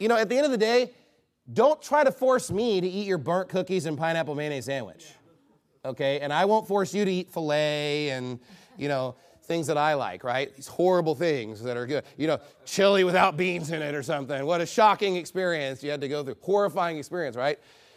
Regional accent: New York, United States; born there; I was born in New York, but I chose Texas, okay? All right? I'm a Yankee. I'm from the Union. I'm from the North, but I chose the South

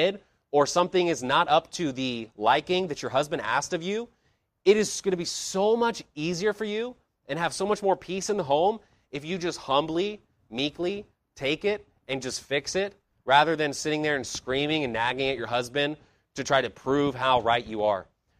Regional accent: United States; we grew up in America, and the culture of alcohol and drinking is pretty strong in the United States.

